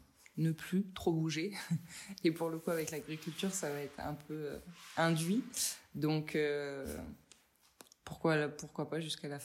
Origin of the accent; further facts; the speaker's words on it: Hauts-de-France, France; Nous, on est d'origine de Picardie.